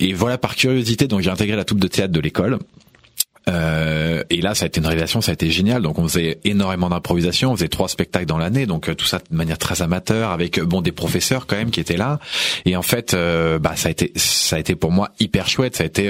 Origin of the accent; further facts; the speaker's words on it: Meudon, Île-de-France, France; Alors moi, je suis né à Meudon. Donc dans le 92, j'ai toujours grandi en Île-de-France et j'ai toujours été en Île-de-France.